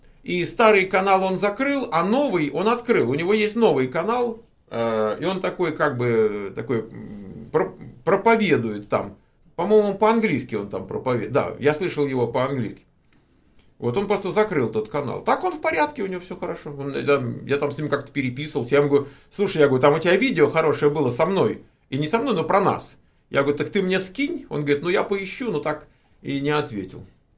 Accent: Moscow, Russia; Нет, я родом из Москвы.

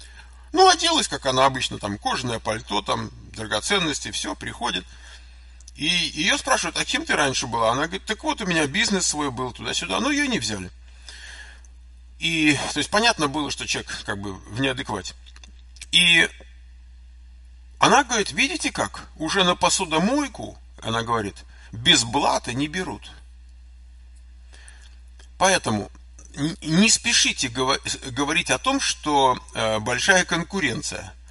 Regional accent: Moscow, Russia; Я родился на Войковской, потом мы жили в Лефортово много лет, потом мы жили хорошо во Мневнике, улица Демьяна Бедного.

